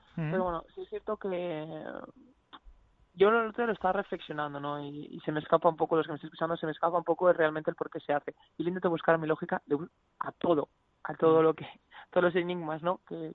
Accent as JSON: {"language": "Spanish", "region": "Cantabria", "country": "Spain", "said": "tengo ganas de volver a mi tierra, a mi gente y a mis paisanos. Ojalá algún día haya un equipo en Cantabria"}